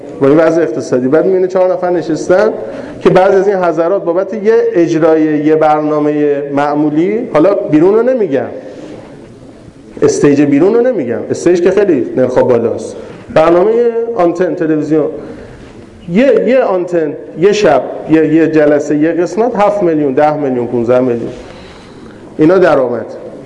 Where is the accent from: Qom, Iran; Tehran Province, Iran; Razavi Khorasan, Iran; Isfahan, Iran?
Razavi Khorasan, Iran; Mashhad; گفتم ما مشهدیم، اومدیم اینجا،